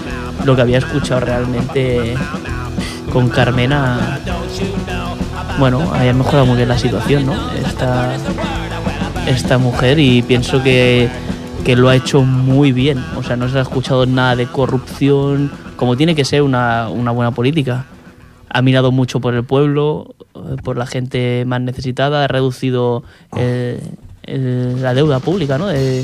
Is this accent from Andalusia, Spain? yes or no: no; Barcelona, Catalonia, Spain; no me ha gustado Madrid porque yo soy muy de Barcelona, realmente.